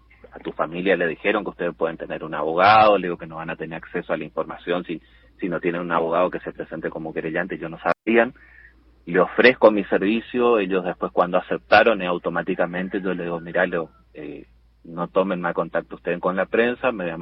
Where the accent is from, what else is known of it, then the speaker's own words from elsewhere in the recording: Bellavista, Corrientes, Argentina; born there; acá de Corriente, de Bellavista, de Goya, ando por todos lados. Soy nacido en Bellavista y por ahí suelo estar viviendo tengo varias lugares donde vivo